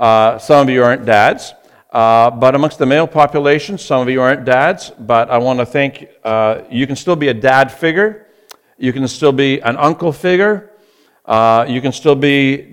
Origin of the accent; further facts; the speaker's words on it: Scotland, United Kingdom; born there; moved away; I was born in Scotland. Some of you know that. And where's the Scottish accent? It's back in Scotland.